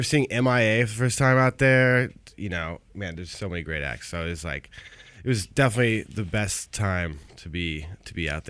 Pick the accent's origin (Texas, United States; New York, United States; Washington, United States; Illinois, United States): Washington, United States; Seattle; also born or lived in Madison, Wisconsin; Yeah, basically. I was born in Madison, Wisconsin, actually, but I moved out here pretty young, so we're full Seattleites, I'd say.